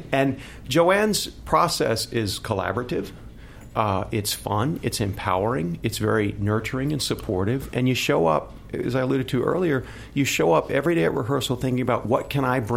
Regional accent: Texas, United States; I mean, I'm from Texas, but I'm playing a guy from New York who speaks Italian

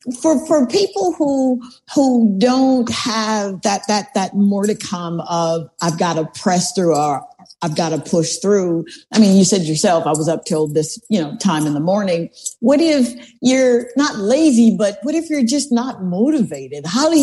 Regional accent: Columbus, Mississippi, United States; I had an opportunity to go home. I went to Columbus. I'm from Columbus, Mississippi. So I went home

